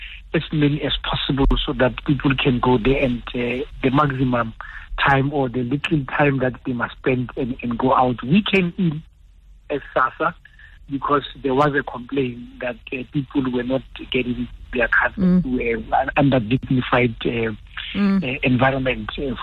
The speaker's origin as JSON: {"language": "English", "country": "South Africa", "said": "because I'm a South African."}